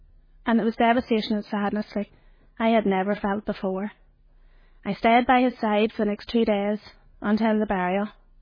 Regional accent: Donnacona, Quebec, Canada; So I was born in May 1985. I'm the youngest of five children, and we lived in the village of Donnacona.

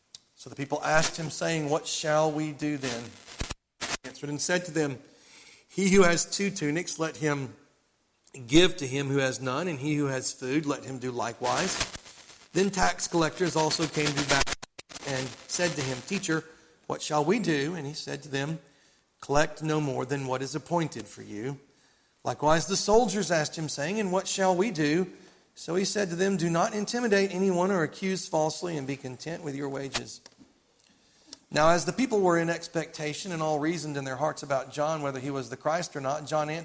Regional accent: Tennessee, United States; If my count is right, I'm from Tennessee, so I might be wrong

